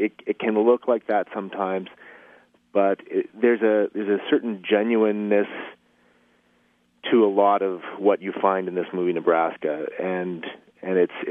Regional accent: Stony Plain, Alberta, Canada; now in Regina, Canada; I grew up just outside of Stony Plain, Alberta, and I live in Regina

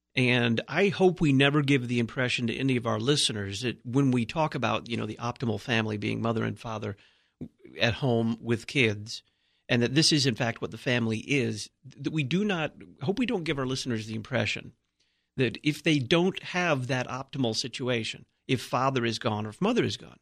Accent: Dallas, Texas, United States; It's not me. I mean, I'm from Dallas, but...

